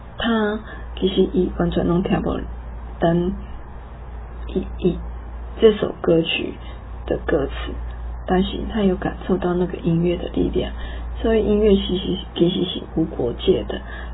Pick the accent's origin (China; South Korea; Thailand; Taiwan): Taiwan; 但是他在找出他的过程，那也受到了我们台湾人很多的帮助